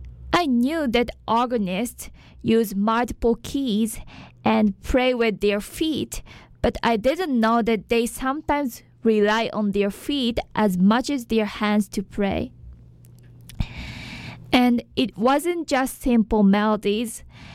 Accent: Japan

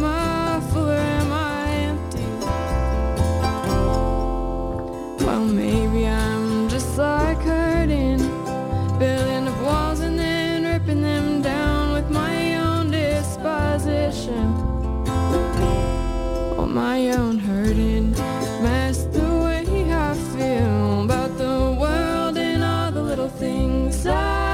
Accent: Oakland, California, United States; We're from California. If you haven't seen us yet, you might not know, but we're from Oakland, California

